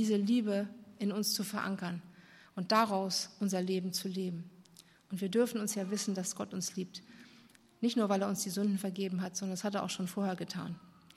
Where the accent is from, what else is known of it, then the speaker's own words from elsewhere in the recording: Germany; ich bin ja auch Deutsche